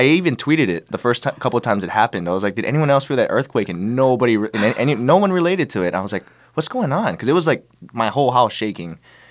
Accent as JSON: {"language": "English", "region": "Hawaii", "country": "United States", "tie": "born or raised there", "moved": "yes", "lives_now": "Los Angeles, United States", "said": "I grew up in Hawaii, so, you know, it's like very, I'm not used to having to deal with crowds in general."}